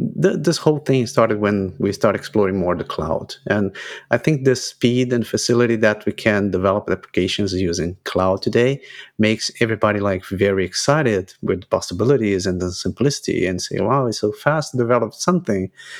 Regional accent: Brazil; English is a second language; I'm half Japanese. I'm half Brazilian. I was born in Brazil. I grew up in Brazil. So for about 30 years, I was in Brazil working there.

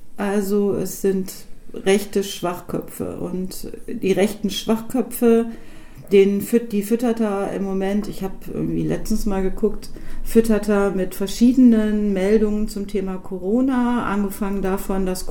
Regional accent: North Rhine-Westphalia, Germany; born there; ich bin gebürtig aus Nordrhein-Westfalen.

